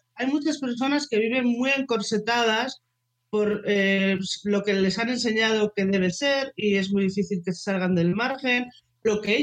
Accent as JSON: {"language": "Spanish", "town": "Bilbao", "region": "Basque Country", "country": "Spain", "said": "pues soy de Bilbao, pues nos la pasábamos leyendo en un muro de piedra mirando al mar"}